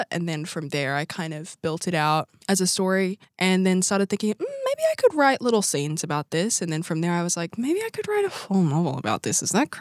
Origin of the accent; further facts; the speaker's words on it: Christchurch, Canterbury, New Zealand; I'm 18. I'm from Christchurch